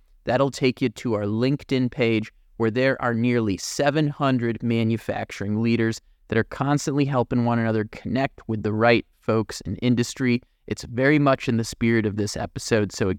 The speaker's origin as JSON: {"language": "English", "town": "St. Louis", "region": "Missouri", "country": "United States", "tie": "born or raised there", "said": "I am from St. Louis, Missouri, so I grew up in the state of Missouri."}